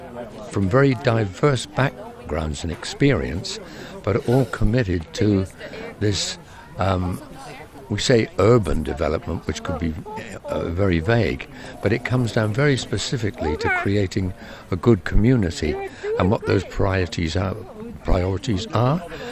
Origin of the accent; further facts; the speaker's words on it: London, United Kingdom; I'm from London